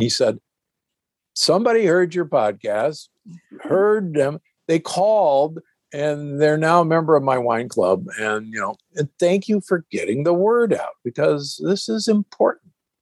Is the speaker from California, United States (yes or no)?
no; Omaha, Nebraska, United States; You know, I grew up in Omaha, Nebraska, and knew tons of farmers in my family.